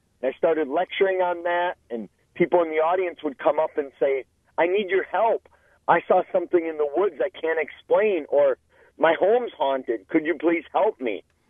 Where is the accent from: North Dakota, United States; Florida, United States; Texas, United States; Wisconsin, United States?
Wisconsin, United States; Eau Claire; Well, I blame it on Wisconsin. I grew up in Eau Claire, which is not too far from Elmwood, Wisconsin